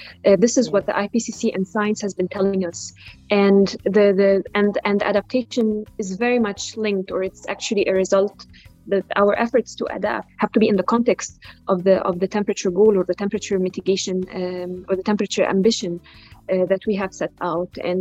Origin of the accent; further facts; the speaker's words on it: Egypt; I'm from Egypt, and my support to the African chair includes a focus on adaptation matters.